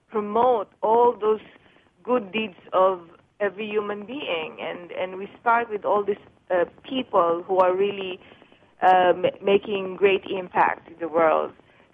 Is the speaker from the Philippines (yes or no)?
yes; Philippines; Originally, I'm from the Philippines, and I'm an adopted daughter of the royal family called the Royal House of Baloy.